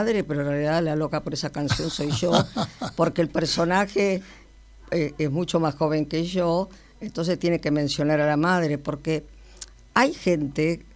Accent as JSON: {"language": "Spanish", "region": "Buenos Aires", "country": "Argentina", "said": "Y entonces yo en eso soy muy argentina y muy... porteña."}